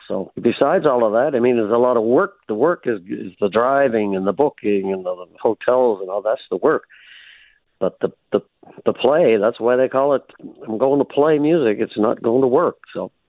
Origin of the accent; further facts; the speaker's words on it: Nova Scotia, Canada; A lot of my songs are based, you know, about growing up in Cape Breton and then traveling other places, right? But, you know, the Cape Breton roots are evident through, especially the early stuff.